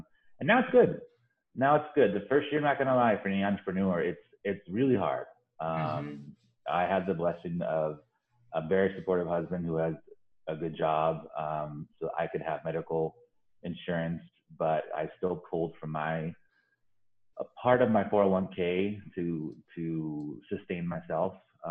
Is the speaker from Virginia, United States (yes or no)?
no; Los Angeles, California, United States; So I was born in Los Angeles. But my mother's from Spain. So I lived in the area east of downtown LA called the Hacienda Heights.